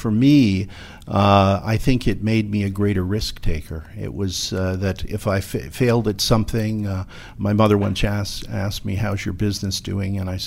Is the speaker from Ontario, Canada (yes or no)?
yes; Ontario, Canada; I'm originally from Canada near Toronto.